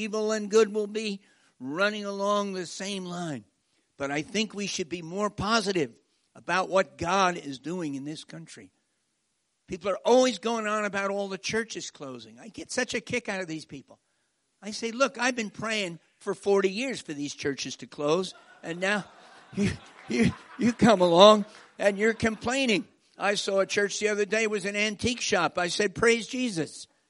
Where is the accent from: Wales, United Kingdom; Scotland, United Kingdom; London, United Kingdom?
London, United Kingdom; We have 1 million Muslims in my hometown. I live in a little home village south of here called Greater London.